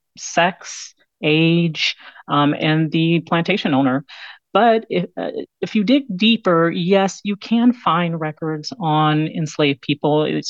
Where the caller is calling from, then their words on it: Florida, United States; I am in Florida.